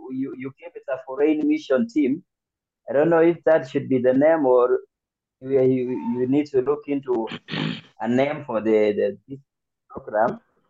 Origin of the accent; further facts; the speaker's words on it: Kenya; from Kenya. I'm tuning in from Nairobi City right now.